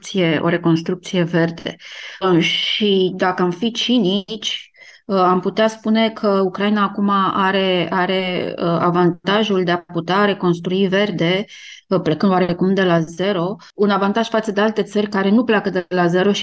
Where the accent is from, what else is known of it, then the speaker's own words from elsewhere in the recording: Romania; sau poate mai ales al meu, că sunt româncă